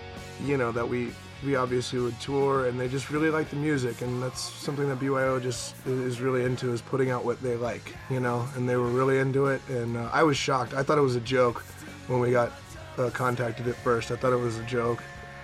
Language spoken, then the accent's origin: English; Georgia, United States; but I grew up in Georgia, in the south. In the south of the United States